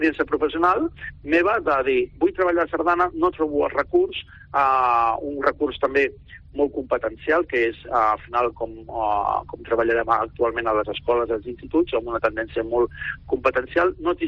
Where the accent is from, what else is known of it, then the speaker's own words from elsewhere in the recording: Premià de Mar, Catalonia, Spain; jo soc de Premià de Mar